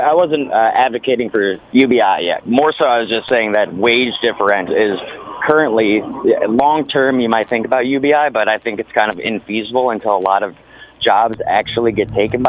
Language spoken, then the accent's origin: English; St. Louis, Missouri, United States; now in Washington, United States; What I wanted to mention is I'm from St. Louis, Missouri, but I live in Washington now, and I work as a server.